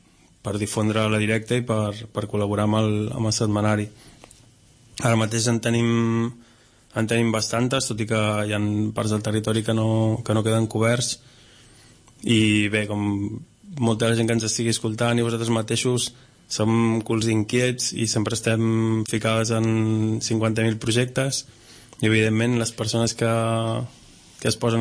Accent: Catalonia, Spain; Jo mateix vinc del Maresme

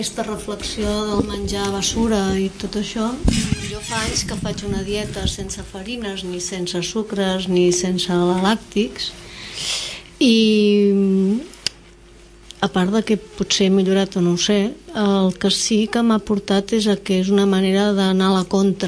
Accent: Catalonia, Spain; Jo que soc de l'Empordà, clar, tinc més fàcil potser

